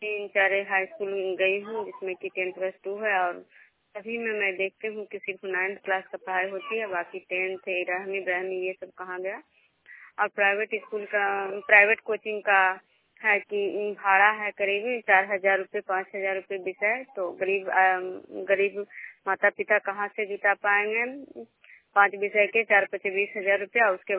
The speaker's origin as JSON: {"language": "Hindi", "town": "Nalanda", "region": "Bihar", "country": "India"}